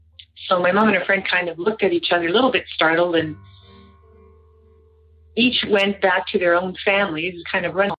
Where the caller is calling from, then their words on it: Brandon, Manitoba, Canada; I am calling from Brandon, Manitoba, Canada.